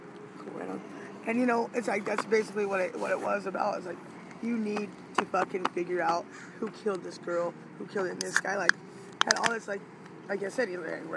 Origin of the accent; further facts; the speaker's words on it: Colorado, United States; because I grew up in Colorado, right?